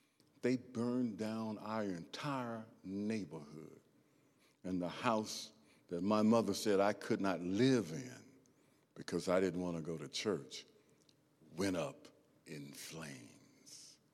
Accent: East St. Louis, Illinois, United States; I grew up in East St. Louis before we became United Methodists. And my family were Baptists.

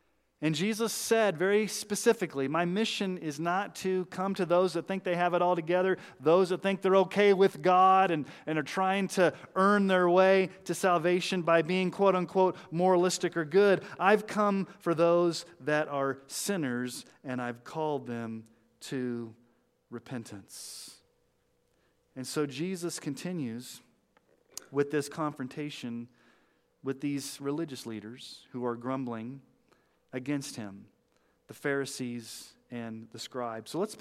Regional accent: the South, United States; So growing up in the South, when you went to a restaurant and they asked you what type of soft drink you wanted

